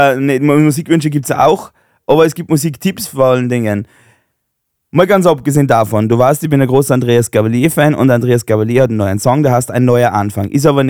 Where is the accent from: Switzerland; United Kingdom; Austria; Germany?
Austria; dass wir ihn angehimmelt haben als Österreicher